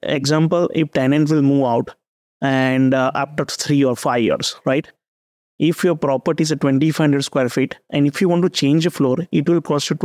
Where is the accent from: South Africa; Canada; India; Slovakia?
India; moved away as an adult; now in United States; I grew up in India. I came in US 2007 as a student, and I graduated in 2012.